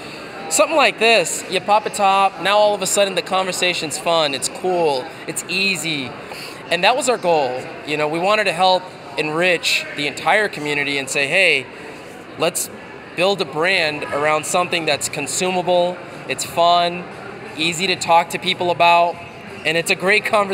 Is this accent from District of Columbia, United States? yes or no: no; Boston, Massachusetts, United States; I'm from Boston, Massachusetts.